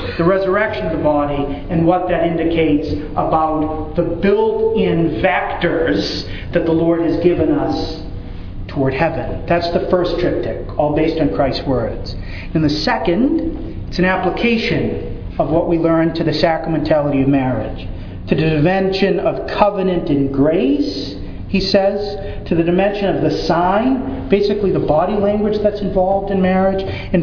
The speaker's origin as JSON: {"language": "English", "town": "Lowell", "region": "Massachusetts", "country": "United States", "tie": "born or raised there", "said": "80% of the people growing up in Lowell were Catholic, and even my public school teacher would remind us when holy days of obligation were."}